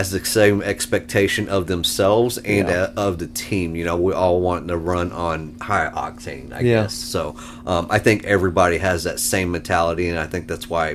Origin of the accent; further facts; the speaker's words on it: Fayetteville, North Carolina, United States; moved away as an adult; also born or lived in Alaska, United States; So I am from North Carolina, Fayetteville area.